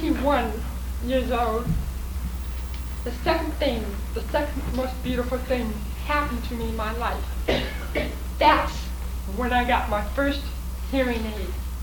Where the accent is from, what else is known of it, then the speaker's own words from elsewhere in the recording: Vacaville, California, United States; The Lutheran church in my hometown, small town, Vacaville.